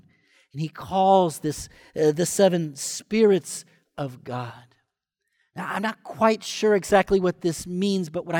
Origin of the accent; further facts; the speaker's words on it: Michigan, United States; As a child, I grew up in Michigan.